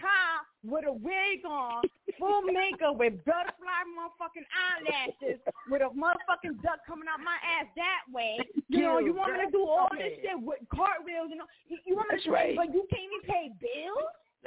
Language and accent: English; United States; Like, you ask me where I'm from. I'm from America. But my background, you know, it can get technical.